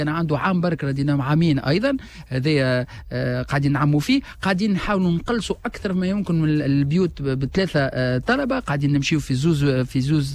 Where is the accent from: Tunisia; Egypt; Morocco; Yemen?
Tunisia; الموتين مؤسسة جامعية اللي عندنا في تونس باش يكون عندهم نفس البطاقة.